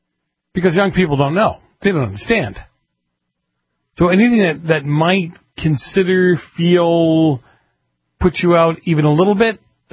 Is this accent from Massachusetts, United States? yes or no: yes; Boston, Massachusetts, United States; I might pigeonhole somebody into thinking if I respond, I'm from Boston, oh, he's one of those guys.